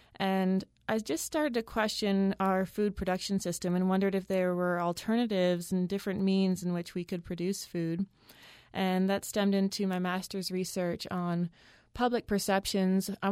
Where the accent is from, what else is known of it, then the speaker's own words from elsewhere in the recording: Canada; now in Utah, United States; when I was a master's student in Canada. I'm actually from Canada